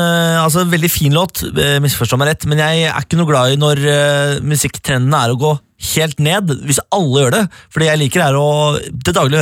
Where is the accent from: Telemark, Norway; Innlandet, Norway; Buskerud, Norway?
Buskerud, Norway; Drammen; Så skal jeg som drammenser eller bare innbygger i Drammen by nå bevege meg til